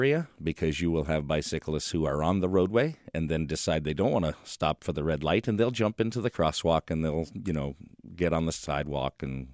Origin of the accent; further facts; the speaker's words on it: Connecticut, United States; I grew up in Connecticut, so that's part of the driving.